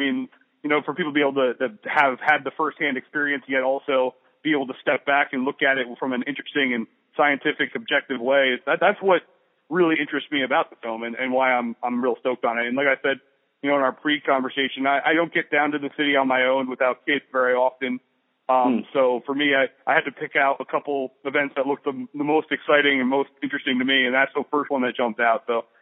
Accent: New York, United States; I grew up in New York City suburbs, so I'm sure that's why it sounds familiar to me.

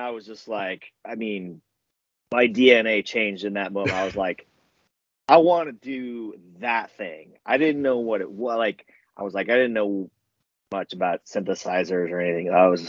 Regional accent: Portland, Oregon, United States; I'm born and raised in Portland, Oregon. Love it here.

